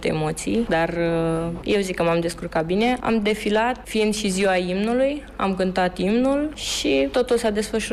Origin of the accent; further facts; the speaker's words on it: Brăila, Brăila County, Romania; Mi-am ales repartiție la Brăila, în orașul natal